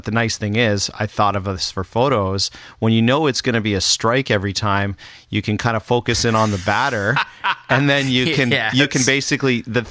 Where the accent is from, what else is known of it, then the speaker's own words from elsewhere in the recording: Toronto, Ontario, Canada; I grew up in Toronto